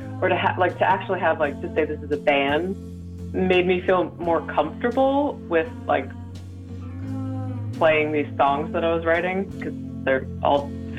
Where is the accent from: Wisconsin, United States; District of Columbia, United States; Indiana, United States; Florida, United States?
District of Columbia, United States; Washington; I grew up around Washington, D.C., which is a very crowded place.